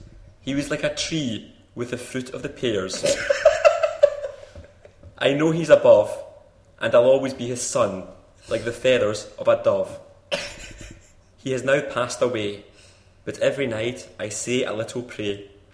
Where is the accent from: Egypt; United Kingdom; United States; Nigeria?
United Kingdom; Glasgow, Scotland; I'm not from Paisley. I'm from Glasgow. And I'm on the Glasgow tour, not the Paisley tour.